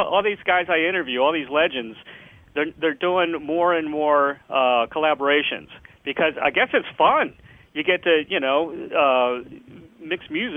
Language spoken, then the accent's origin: English; Maryland, United States; I'm originally from the Maryland area, and we did have a priest.